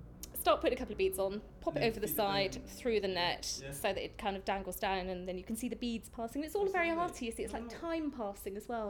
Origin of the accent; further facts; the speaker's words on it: Coalpit Heath, South West England, United Kingdom; I'm from Bristol, a little village just outside of Bristol, Colpit Heath. No one's ever heard of it. It's never been put on the map, unfortunately.